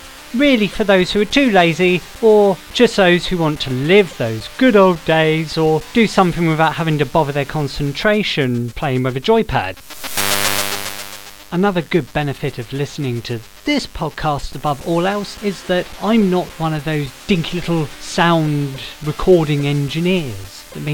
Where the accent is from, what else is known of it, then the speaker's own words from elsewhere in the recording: United Kingdom; As I'm sure you can tell by now, I'm British, and I might lisp a bit